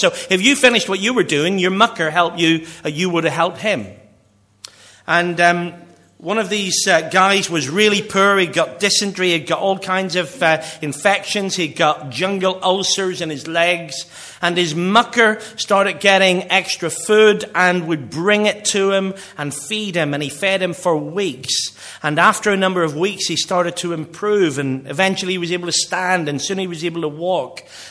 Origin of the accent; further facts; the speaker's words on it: Northern Ireland, United Kingdom; Growing up in Northern Ireland, people used to talk about me old mucker.